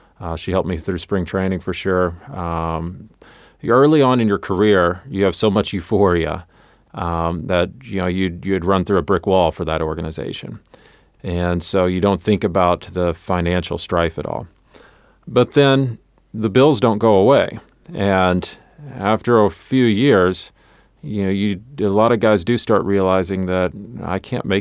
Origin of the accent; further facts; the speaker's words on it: Missouri, United States; I grew up in Southeast Missouri.